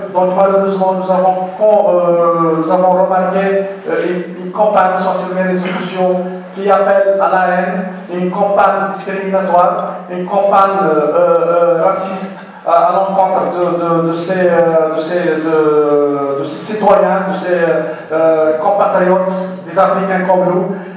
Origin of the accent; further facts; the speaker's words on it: Algeria; Il ne faut pas oublier notre passé en tant qu'Algérien qui a souffert de l'indigénat